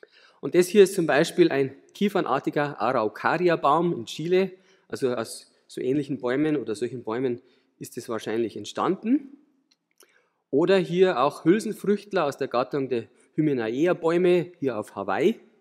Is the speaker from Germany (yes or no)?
yes; Tittmoning, Bavaria, Germany; Ich komme aus Tittmoning, das ist ein kleiner Ort im Chiemgau, also in der Nähe vom Chiemsee in Oberbayern.